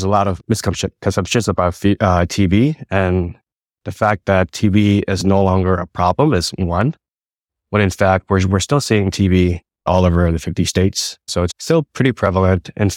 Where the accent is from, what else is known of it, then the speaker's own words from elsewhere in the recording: Marshall Islands; I'm originally from the Marshall Islands.